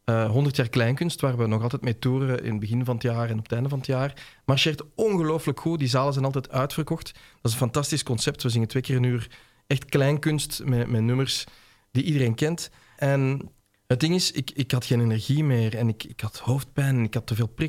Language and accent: Dutch; Zaventem, Flemish Brabant, Belgium; ik ben eigenlijk terug gaan wandelen in Ossegem, in Zaventem, waar ik vandaan kom, naar de plekken waar ik als kind en als jong volwassene ben geweest